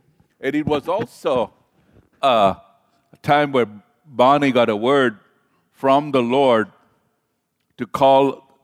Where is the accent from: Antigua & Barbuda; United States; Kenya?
Kenya; I love to see. I was raised up in Kenya on the shoreline.